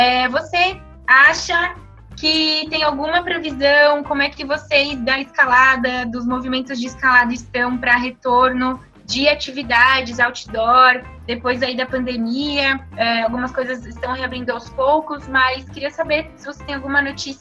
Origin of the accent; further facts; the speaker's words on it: Brazil; A gente fica muito orgulhoso como brasileiro